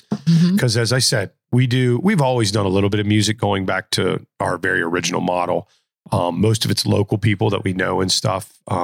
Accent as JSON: {"language": "English", "region": "Pennsylvania", "country": "United States", "lives_now": "Virginia, United States", "said": "I'm from Pennsylvania, where there were bars. I came to Virginia."}